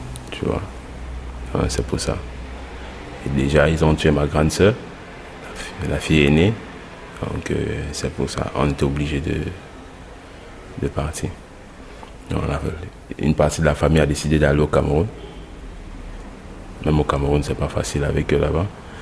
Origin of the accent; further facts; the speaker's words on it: Nigeria; Le papa est du Nigeria, la maman est du Niger. C'est ça. J'ai grandi au Nigeria.